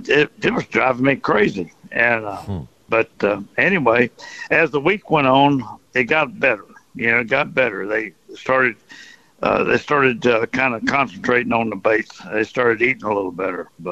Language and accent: English; Port Arthur, Texas, United States; when I was growing up as a kid, growing up in Port Arthur